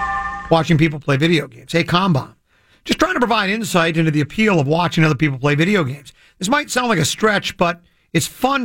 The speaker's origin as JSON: {"language": "English", "town": "Detroit", "region": "Michigan", "country": "United States", "tie": "born there", "said": "I was born in Detroit. I was a Tigers fan."}